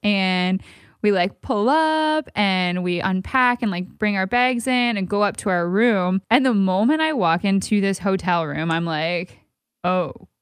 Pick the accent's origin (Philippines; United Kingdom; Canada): Canada; Ontario; moved away; and I was moving out here to the East Coast, and I'm originally from Ontario.